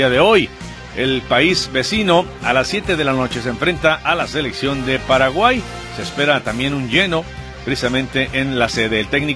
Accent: Mexico; Digo, a comparación de cómo somos los mexicanos, ¿verdad?

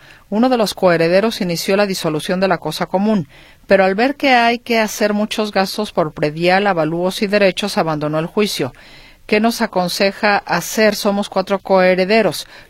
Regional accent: Sonora, Mexico; now in Guadalajara, Mexico; Si yo soy de Sonora y estoy casada allá, ¿puedo promover mi divorcio en Guadalajara ya que hoy vivo aquí?

